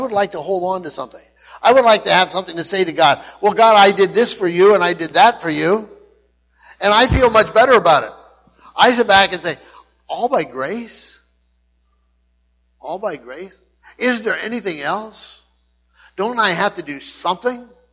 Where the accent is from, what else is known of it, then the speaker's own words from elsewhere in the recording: Shickshinny, Pennsylvania, United States; I'm from Shikshini. Anyone from Shikshini, you'll know that they're not eloquent in speech.